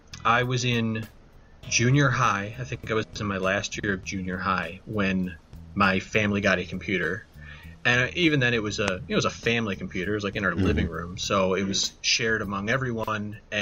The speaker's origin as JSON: {"language": "English", "region": "Michigan", "country": "United States", "tie": "born or raised there", "said": "I grew up in Michigan, United States, for anybody who's listening that's outside of the United States."}